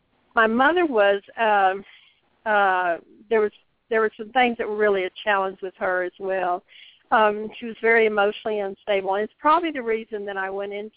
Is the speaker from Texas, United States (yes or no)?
yes; Odessa, Texas, United States; I grew up in Odessa, Texas, and my father was, my father and mother did not drink